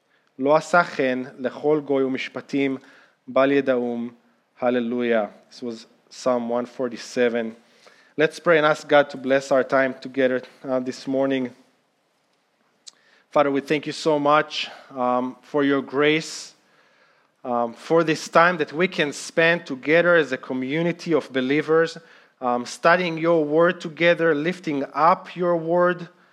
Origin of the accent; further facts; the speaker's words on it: Israel; first language Hebrew; English is a second language; As many of you know, I'm grew up in Israel. Hebrew is my native language.